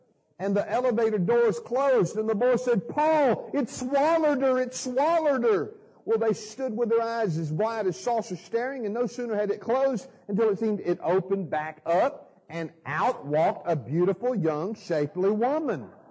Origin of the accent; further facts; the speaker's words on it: Atlanta, Georgia, United States; I'm from Atlanta